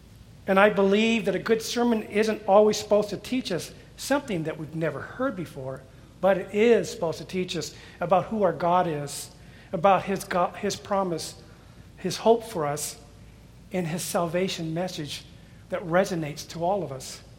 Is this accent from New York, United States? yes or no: no; Thousand Oaks, California, United States; You know, growing up in Thousand Oaks, there were only a few things that I could do during the summer months.